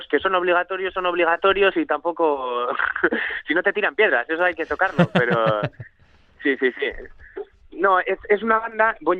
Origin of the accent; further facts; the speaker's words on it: Bilbao, Basque Country, Spain; somos de Bilbao